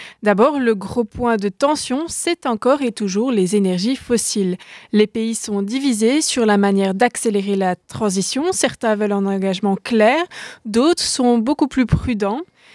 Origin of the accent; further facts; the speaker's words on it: Belgium; en Europe et chez nous, en Belgique